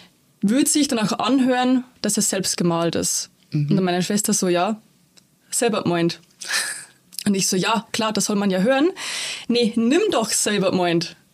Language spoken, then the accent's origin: German; Bavaria, Germany; aus der Nähe von Grafenau. Eine größere Stadt wäre Passau.